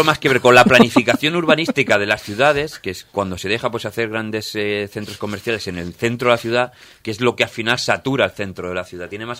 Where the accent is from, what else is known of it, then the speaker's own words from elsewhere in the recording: Formentera, Balearic Islands, Spain; imagínate yo que vengo de Formentera y ir a Madrid, es una cosa alucinante